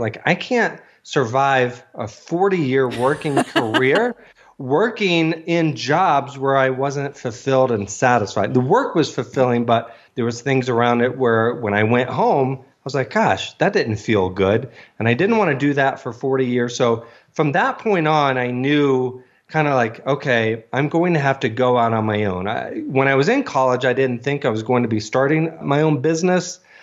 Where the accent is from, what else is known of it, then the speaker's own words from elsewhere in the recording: Virginia, United States; now in Denver, United States; I grew up in Virginia and got my degree in biomedical engineering